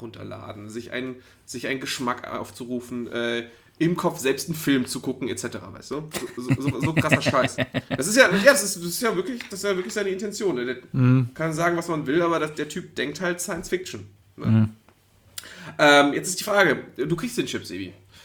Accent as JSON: {"language": "German", "town": "Cologne", "region": "North Rhine-Westphalia", "country": "Germany", "said": "Wir kommen aus Köln"}